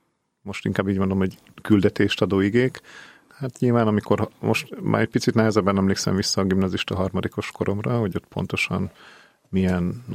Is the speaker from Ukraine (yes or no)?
yes; Zakarpattia Oblast, Ukraine; Én egy kicsi faluból származom, Kárpátaljáról